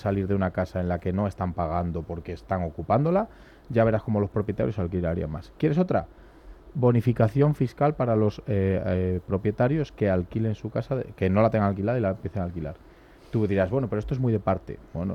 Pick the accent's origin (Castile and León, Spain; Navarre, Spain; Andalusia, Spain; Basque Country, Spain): Castile and León, Spain; Villablino; te vas a mi pueblo, Villablino, y te compras una casa por 20.000 euros.